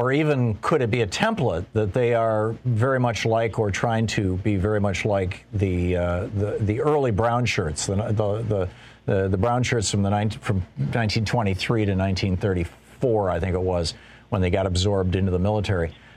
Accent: Lansing, Michigan, United States; I mean, I grew up in Lansing, Michigan. I mean, I was born in 1951.

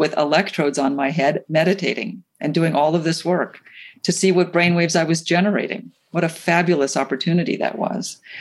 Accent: New York City, New York, United States; Well, and I'm a New Yorker also, the many places I'm from. So New York and a lot of these big cities, being busy is a badge of honor, right?

